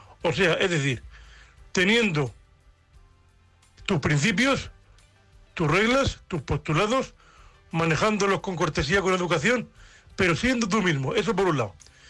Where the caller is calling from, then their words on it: Murcia, Region of Murcia, Spain; de Murcia, vuestro compañero invidente.